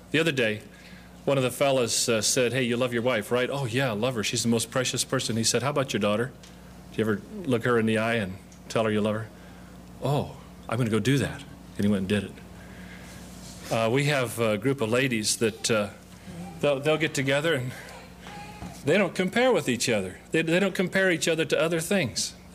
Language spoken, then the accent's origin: English; Omaha, Nebraska, United States; now in Santa Rosa, United States; I was raised in Omaha. We've been in Santa Rosa for about 30 years.